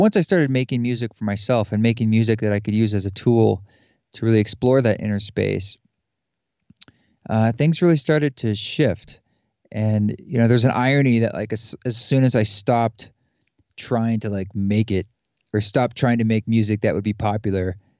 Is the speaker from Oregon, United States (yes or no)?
yes; Oregon, United States; And I grew up in the Pacific Northwest outside Portland and Salem, Oregon.